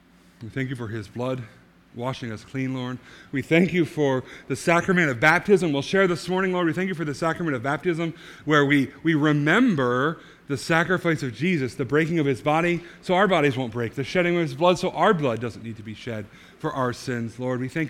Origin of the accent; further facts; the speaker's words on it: Canada; I'm from the Great White North, where no one really cares about football. We care about hockey.